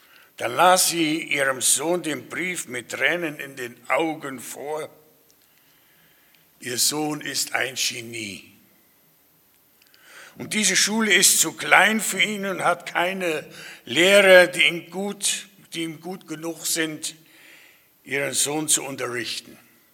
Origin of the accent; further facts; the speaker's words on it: Hilchenbach, North Rhine-Westphalia, Germany; Ich komme aus Hilchenbach, bin 75 Jahre alt.